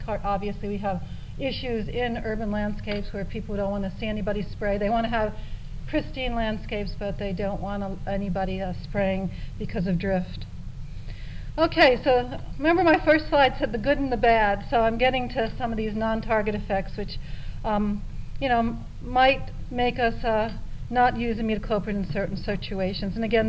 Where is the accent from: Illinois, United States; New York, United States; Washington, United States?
New York, United States; And I'm from New York, so actually this is how I usually talk.